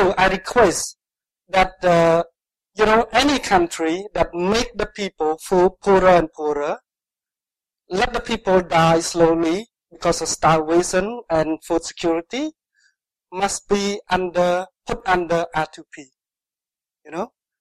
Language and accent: English; Cambodia; English is a second language; But why not from Southeast Asia, Cambodia?